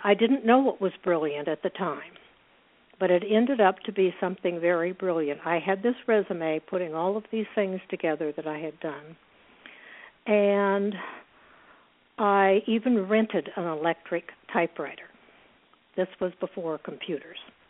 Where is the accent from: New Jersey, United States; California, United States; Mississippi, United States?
California, United States; Long Beach; where I grew up in Long Beach, California.